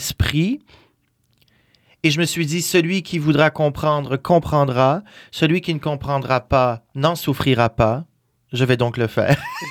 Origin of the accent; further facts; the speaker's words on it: Quebec, Canada; quand on vient du Bas-Saint-Laurent-Gaspésie, c'est que les intérieurs sont d'une propreté irréprochable